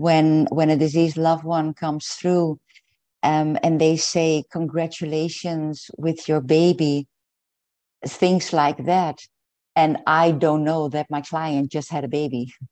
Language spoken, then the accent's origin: English; Netherlands; English is a second language; from the Netherlands.